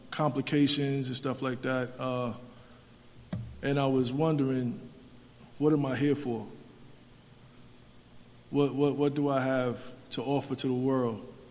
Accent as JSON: {"language": "English", "town": "Brooklyn", "region": "New York", "country": "United States", "tie": "born or raised there", "said": "you a little background of me … before I was … … I grew up in Brooklyn, New York, in the States, a very sickly child."}